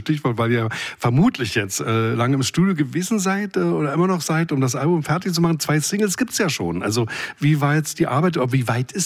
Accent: Berlin, Germany; also born or lived in Leipzig; Wir haben gerade schon ein bisschen gesprochen über Leipzig, wo ich lange gelebt habe. Und ich sage Ihnen so, in den 80ern als Berliner in Leipzig war nicht so einfach.

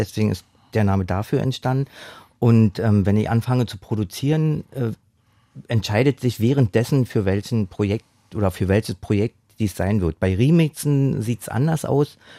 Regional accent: East Germany, Germany; Und Nachtboutique ist ein alter Begriff aus meiner Jugend in der DDR.

